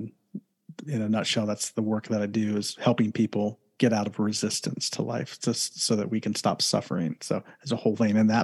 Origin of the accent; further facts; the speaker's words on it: Columbus, Ohio, United States; live in Southern California. It's about an hour and a half east of Los Angeles. Originally from Ohio, born and raised in Columbus, Ohio.